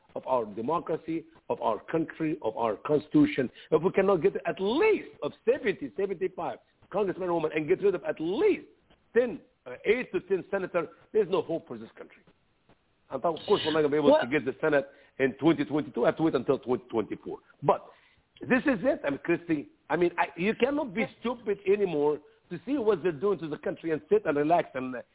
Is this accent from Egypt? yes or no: yes; Egypt; now in United States; I grew up in Egypt. I was not born in America. I grew up in Egypt